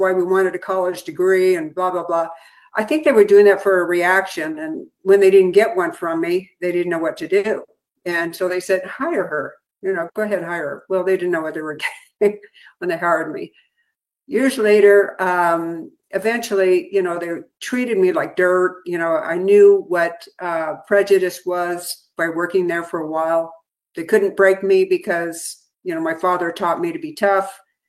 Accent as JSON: {"language": "English", "region": "California", "country": "United States", "tie": "born or raised there", "said": "And I grew up in California. Just to give you a little bit of background, I grew up with my father and mother were from the East Coast. I'm the only one that was born in California."}